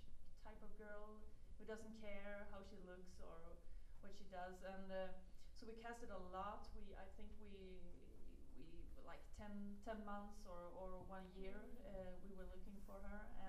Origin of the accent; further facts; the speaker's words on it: Skåne, Sweden; Well, this is in north of Skåne. You know Helsingborg?